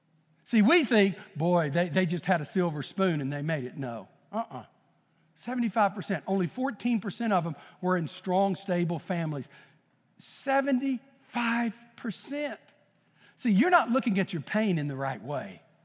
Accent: Texas, United States; Because I lived in so many little towns growing up in East Texas as a little boy

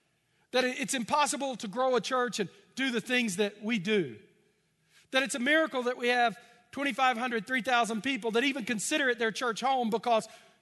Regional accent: Texas, United States; And I grew up in East Texas where there's a certain way that you preach.

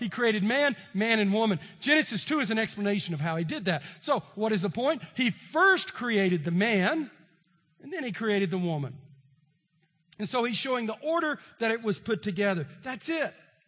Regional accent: Texas, United States; I'm from East Texas. And we got a lot of warts in East Texas

